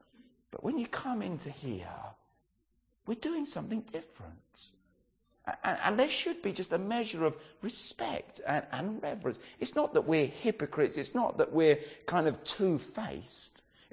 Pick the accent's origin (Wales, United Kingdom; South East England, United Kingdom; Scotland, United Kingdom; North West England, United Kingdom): South East England, United Kingdom; Brighton; I grew up in Brighton in a very informal kind of a setting and everything.